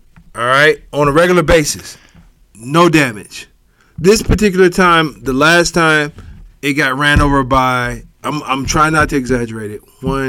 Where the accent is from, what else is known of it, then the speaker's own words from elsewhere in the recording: Erie, Pennsylvania, United States; Because I'm from Erie and I say jobs, and we get jobs from up top.